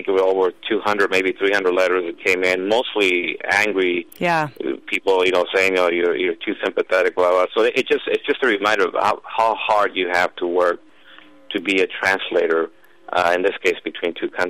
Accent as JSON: {"language": "English", "region": "California", "country": "United States", "tie": "born or raised there", "also_born_or_lived": "Mexico / Texas", "said": "I was born in Mexico, raised in Central California, and then later Texas."}